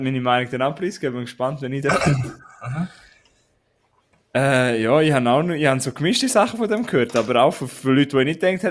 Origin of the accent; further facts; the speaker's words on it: Switzerland; wir sind auch Schweizer